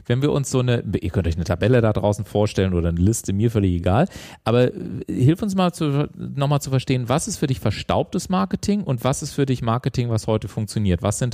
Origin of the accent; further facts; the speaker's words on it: Garmisch-Partenkirchen, Bavaria, Germany; Meine alten Heimat